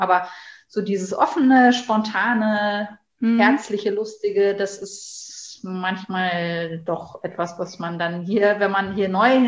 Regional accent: Bonn, North Rhine-Westphalia, Germany; Ich komme eigentlich aus Bonn. Also ich bin eine Zugereiste. Ah, okay. Ich bin geboren und aufgewachsen in Bonn. Das hat den Hintergrund, dass mein Vater als Ur-Südoldenburger, gebürtiger Kloppenburger, als Berufssoldat durch ganz Deutschland getingelt ist

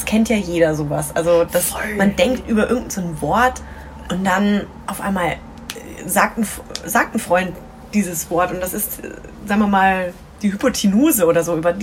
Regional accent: Nuremberg, Bavaria, Germany; Meine ich aus Nürnberg.

